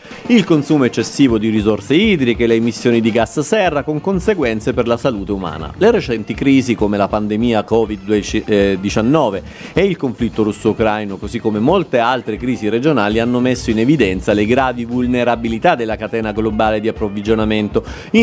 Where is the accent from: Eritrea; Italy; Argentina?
Italy; Venice, Veneto; Da veneziano ho vissuto evolversi il fenomeno del turismo nella mia città. Da ragazzino era una cosa curiosa e simpatica